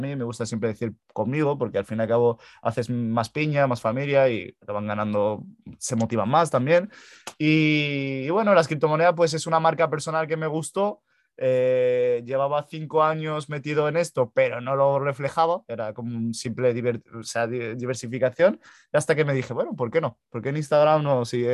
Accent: Málaga, Andalusia, Spain; Soy de Málaga, de la Costa del Sol.

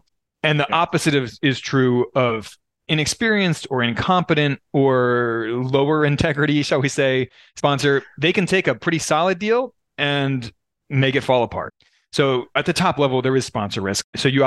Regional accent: Baltimore, Maryland, United States; moved away as an adult; also born or lived in Abu Dhabi / Brasilia; now in Peru; Yeah, they were in Baltimore, which is my hometown. It's where I grew up. So we've moved around the world a little bit since then. So we spent 4 years in Abu Dhabi, 4 years in Brasilia. We just moved to Peru last June.

